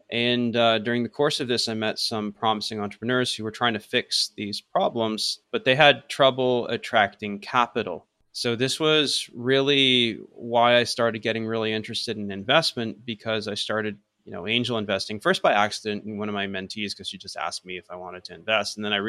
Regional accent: Ontario, Canada; also born or lived in Romania / South Korea; I was, raised in a small town 2 hours east of Toronto, did my undergrad in Toronto, graduate school in Toronto, MBA, almost Toronto, 2 hours west of Toronto in London, Ontario.

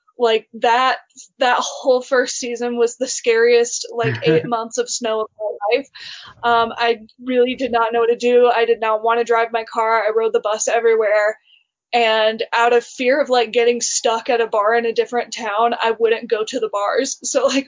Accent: the South, United States; And I think like growing up in the South, it was a lot harder to like rid myself of those like negative connotations of it

